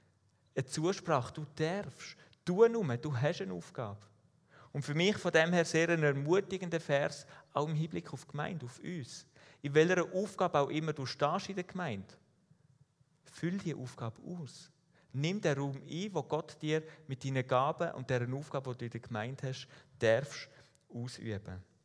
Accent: Switzerland; Ich habe es angetönt, als Schweizer denken wir wahrscheinlich die meisten ja, ich muss doch gar nicht in so einem Brief erwähnt werden.

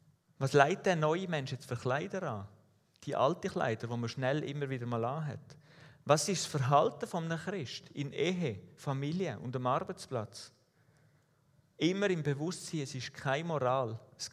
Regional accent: Switzerland; Ich habe es angetönt, als Schweizer denken wir wahrscheinlich die meisten ja, ich muss doch gar nicht in so einem Brief erwähnt werden.

